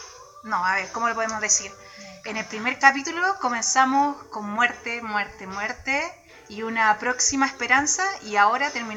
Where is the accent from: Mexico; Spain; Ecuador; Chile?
Chile; Incluso internacionalmente, de repente nos dicen, ¿por qué hablan tan rápido? Bueno, somos chilenos.